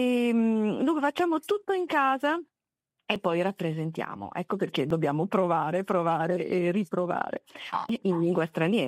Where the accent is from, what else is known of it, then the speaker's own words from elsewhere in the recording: Trieste, Friuli-Venezia Giulia, Italy; born there; Io sono nata a Trieste